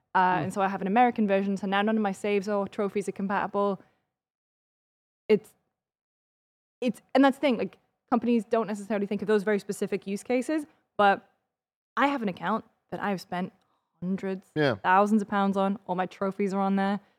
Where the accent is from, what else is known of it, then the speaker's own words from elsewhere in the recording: United Kingdom; as a British person with a British PSN account